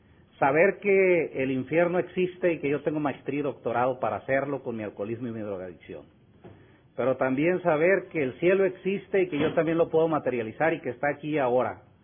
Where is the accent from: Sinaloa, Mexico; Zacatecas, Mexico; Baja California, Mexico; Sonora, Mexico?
Sinaloa, Mexico; Culiacán; yo voy a Barandilla, allá en mi ciudad, en Culiacán.